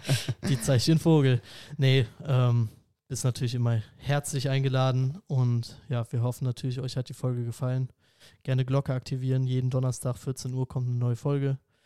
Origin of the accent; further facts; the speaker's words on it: North Rhine-Westphalia, Germany; Ich bin auch nicht so der Düsseldorfer Junge, ich komme ja aus dem Kölner Raum.